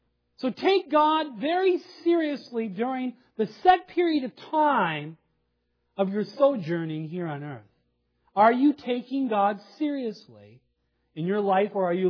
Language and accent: English; Minnesota, United States; As a young person growing up on the Iron Range, that could have been my life verse.